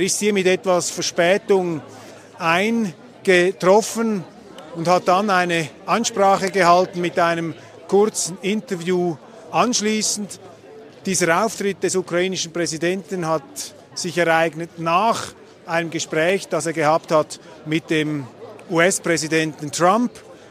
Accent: Switzerland; Für mich ausschlaggebend als Schweizer ist die Nobelpreisrede

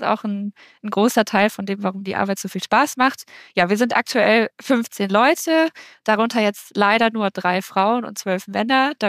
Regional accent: Aachen, North Rhine-Westphalia, Germany; born there; ich komme gebürtig aus Aachen, mir gefällt die Stadt auch sehr gut, deswegen wollte ich gerne hierbleiben.

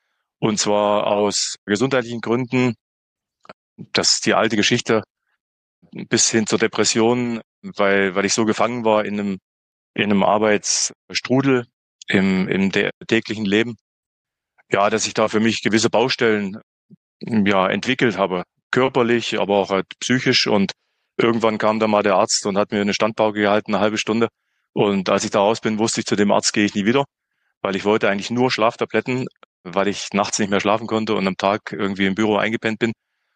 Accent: Saxony-Anhalt, Germany; moved away as an adult; now in Zürich, Switzerland; ich sitze gerade in Zürich, in meiner Wahlheimat, bin gebürtiger Sangerhäuser, in einem kleinen Dorf bei Sangerhausen aufgewachsen.

